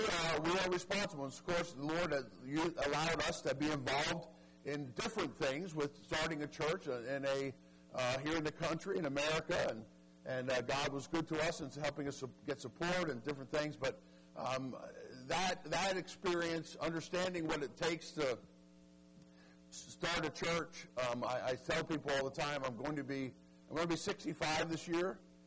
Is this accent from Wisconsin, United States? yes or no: no; Pennsylvania, United States; I'm from the East Coast, from Eastern Pennsylvania, just north of Philadelphia, and I grew up there, and only child there.